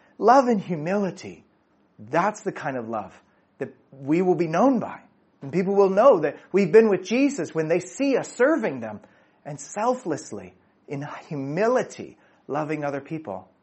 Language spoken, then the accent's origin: English; United States; And so when I speak, people know, clearly I'm American. Clearly I'm American. And it's not because I speak English that they know that I'm American.